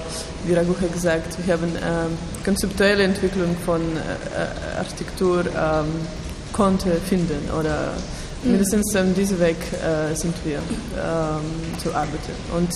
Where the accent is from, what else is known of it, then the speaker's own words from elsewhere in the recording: Russia; Ich bin aus Russland. Ich habe in St. Petersburg studiert